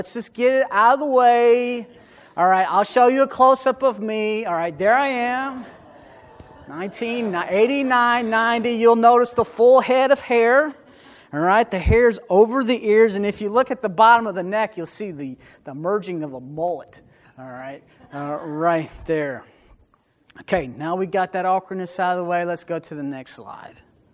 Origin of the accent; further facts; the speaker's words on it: Indianapolis, Indiana, United States; I come from Indianapolis, from the west side.